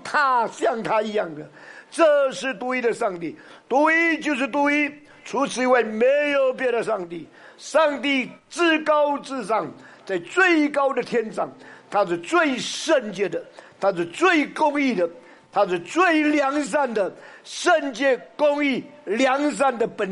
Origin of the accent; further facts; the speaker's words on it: Indonesia; also born or lived in Southern China; 因为我在中国南方生长，我们在这个印尼长大，是炎热的这一个热带赤道的这个气候，所以没有看过雪。